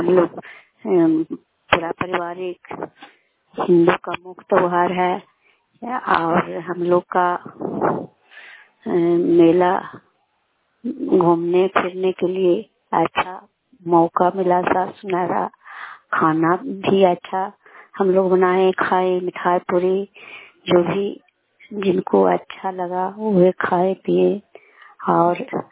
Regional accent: Mahanandpur, Bihar, India; ग्राम महानंदपुर है, नालंदा जिला के निवासी हूँ, दामोदरपुर पंचायत पड़ता है।

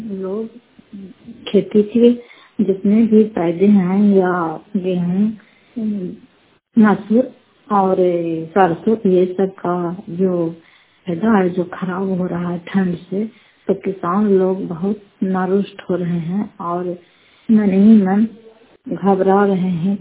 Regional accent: Fatehpur, Bihar, India; फतेहपुर पंचायत मुख्यालय जिला नालंदा करार पश्चात ब्लॉक की निवासी हूँ।

